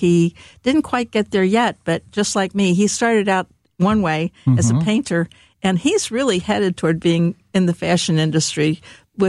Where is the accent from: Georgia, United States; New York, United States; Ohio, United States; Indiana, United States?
Ohio, United States; Cincinnati; now in St. Louis, United States; I grew up in Cincinnati, Ohio, which is very much similar to St. Louis in a lot of ways.